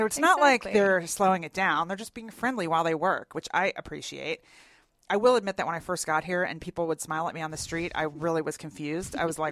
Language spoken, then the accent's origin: English; Philadelphia, Pennsylvania, United States; now in Atlanta, United States; I mean, you're from Maine. I'm from Philadelphia.